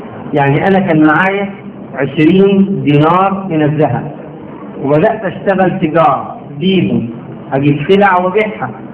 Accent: Egypt; ما هي نفس المشكلة عندنا في مصر.

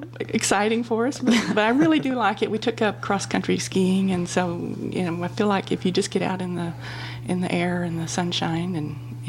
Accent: Wichita Falls, Texas, United States; Well, I come from Texas, and from North Texas, Wichita Falls, and that's about 3 hours northwest of Dallas.

